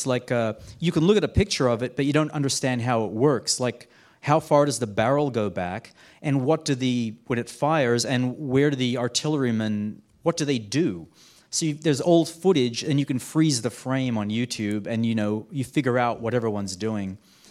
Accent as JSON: {"language": "English", "country": "Australia", "tie": "born or raised there", "said": "I grew up in Australia, so another Commonwealth country"}